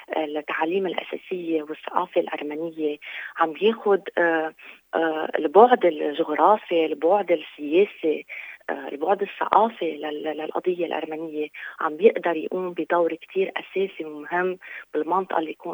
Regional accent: Lebanon; نحن كشعب لبناني عم نعاني كلنا.

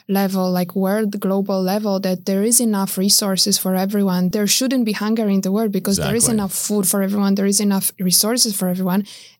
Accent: Warsaw, Masovian Voivodeship, Poland; moved away as an adult; Yes, I was born and raised in Warsaw, the capital of Poland.

